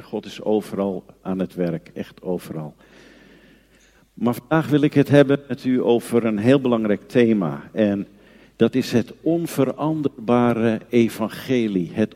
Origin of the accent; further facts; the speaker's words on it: Diemen, North Holland, Netherlands; ik kom uit Diemen, dat is bij Amsterdam.